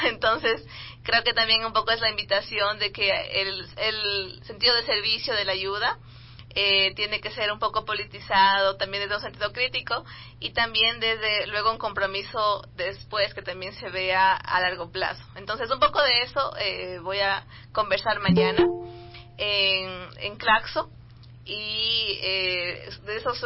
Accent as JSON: {"language": "Spanish", "town": "Cayambe", "region": "Pichincha", "country": "Ecuador", "said": "Soy de Cayambe."}